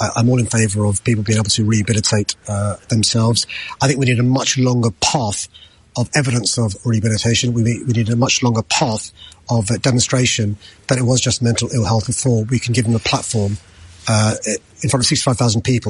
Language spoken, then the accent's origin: English; London, United Kingdom; growing up in South London